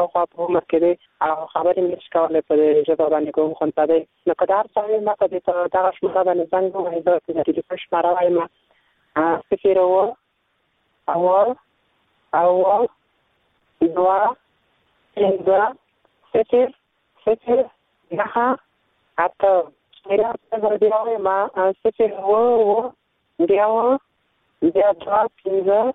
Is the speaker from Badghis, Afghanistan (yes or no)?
no; Nangarhar, Afghanistan; اوسه یم د ننګرهار ولایت څخه